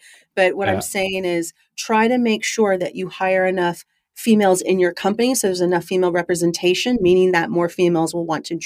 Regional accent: California, United States; Okay, in that case, because I'm from California, there is a really great place that has this kind of Asian California kind of hybrid mixed cuisine.

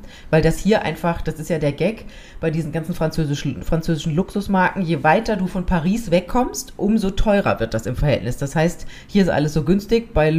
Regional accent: Baden-Württemberg, Germany; als Schwäbin

